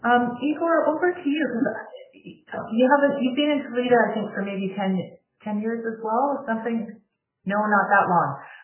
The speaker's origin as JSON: {"language": "English", "town": "Vancouver", "region": "British Columbia", "country": "Canada", "tie": "born or raised there", "said": "the sense of time is different in the North than like I grew up in Vancouver."}